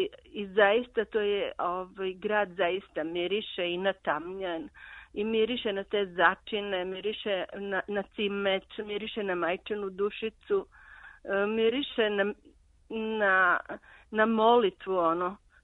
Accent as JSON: {"language": "Serbian", "town": "Niš", "country": "Serbia", "moved": "as an adult", "said": "Bio je student kod nas u Nišu, tako da sam onih 90-ih kad je počelo neko teško vreme za nas, došli smo ovde na kratko, a u stvari ostali smo."}